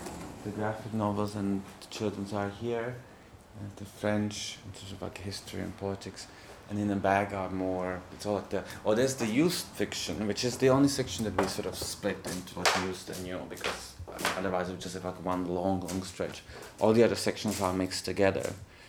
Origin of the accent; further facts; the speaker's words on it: Czechia; now in Berlin, Germany; I come from Czech Republic.